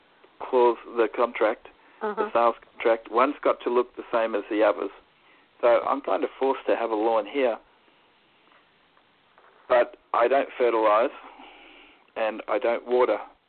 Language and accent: English; Gympie, Queensland, Australia; I'm from Gympie in Queensland in Australia